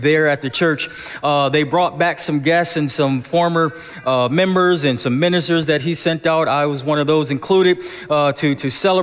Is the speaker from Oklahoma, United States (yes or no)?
no; Buffalo, New York, United States; We stopped in Buffalo, New York, my hometown, and we went to the church where I grew up in.